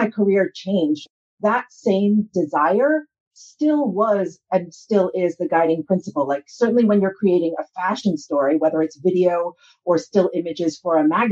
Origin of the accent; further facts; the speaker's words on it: New York City, New York, United States; No, as you mentioned, I am born and raised in New York. My parents are from Japan. My mother is from Kobe. My father is from Tokyo.